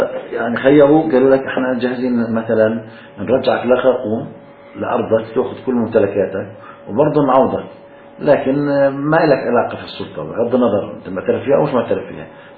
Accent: Palestine; بتعتقد إنه إحنا كفلسطينيين أو كعرب مارسنا أي دور إعلامي

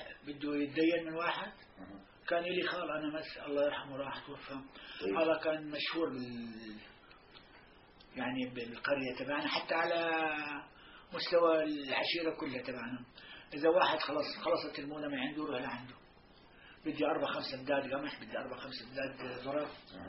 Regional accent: Zanghariya, Palestine; وانعزل عن الزنغرية، طلع من قريتنا على قرية ثانية تسمى السنينة من أجل البقر

